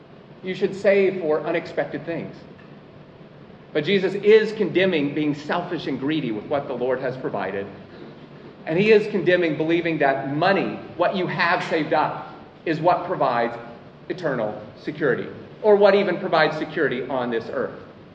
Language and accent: English; Atlanta, Georgia, United States; it's headquartered in my hometown in the United States, Atlanta.